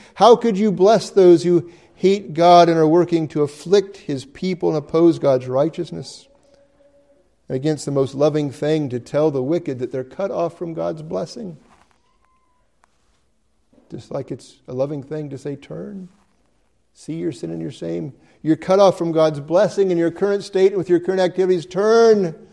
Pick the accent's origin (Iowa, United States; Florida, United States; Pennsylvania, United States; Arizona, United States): Iowa, United States; I'm from Iowa. It makes me feel at home.